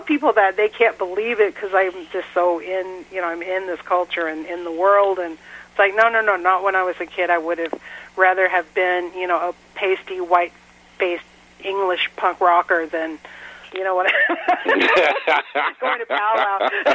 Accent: Oklahoma, United States; because I'm from Oklahoma, that's why I said, well, I'll just write about the people that I know.

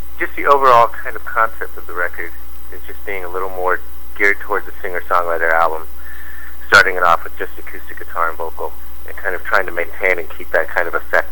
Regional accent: Pleasanton, California, United States; I was growing up in Pleasanton, California.

